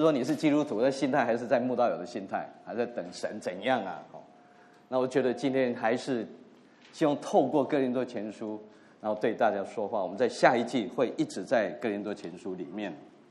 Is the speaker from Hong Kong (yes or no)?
no; Taiwan; first language Taiwanese Hokkien; Chinese is a second language; 那时候的我只会讲台湾话，只会讲闽南语